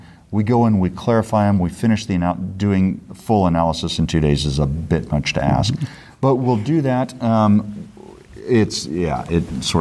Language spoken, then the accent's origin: English; Texas, United States; So I always think, I'm a Texan, right?